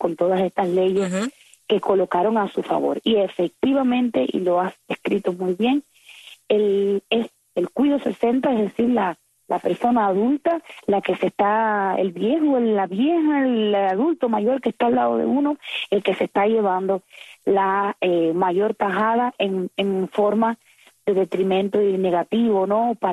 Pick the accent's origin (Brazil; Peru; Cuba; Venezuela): Cuba; y como ciudadanos también, como cubanos, habíamos denunciado la situación